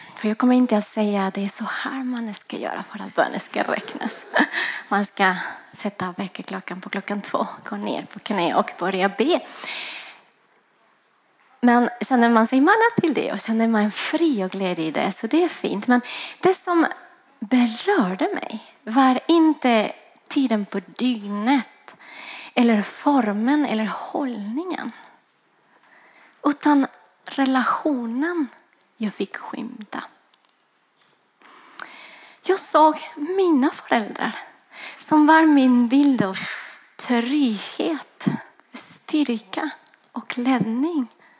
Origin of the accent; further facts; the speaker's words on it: Ecuador; now in Sweden; och är en del av denna församling sedan jag flyttade hit från Ecuador. För länge sedan känns det som nu.